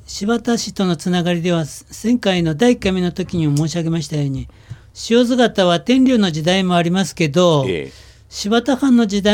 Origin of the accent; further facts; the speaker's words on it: Tainai, Niigata, Japan; 私も胎内市出身ですので、